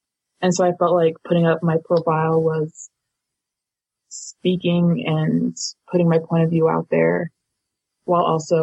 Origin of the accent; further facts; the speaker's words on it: Maryland, United States; also born or lived in Spain / Ecuador / Ukraine; I'm from Maryland, but I've also moved a lot, traveling, like growing up. I've lived in Spain, Ecuador, and Ukraine. My mother is Bolivian, so I'm half Hispanic.